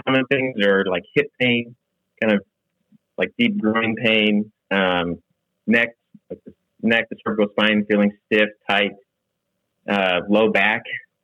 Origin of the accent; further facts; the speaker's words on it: Utah, United States; But I'm actually from Utah. So it's hard to move away from the mountains. Couldn't stay away for long.